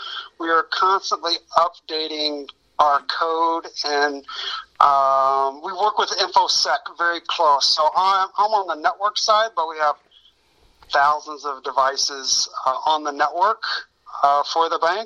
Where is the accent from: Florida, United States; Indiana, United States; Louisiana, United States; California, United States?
Indiana, United States; Indianapolis; also born or lived in Spencer; now in Illinois, United States; So I grew up in Indiana, in the Indianapolis area, and then Spencer, Indiana, and then back to Indy, and graduated from Southport High School, and then moved up here after Ball State.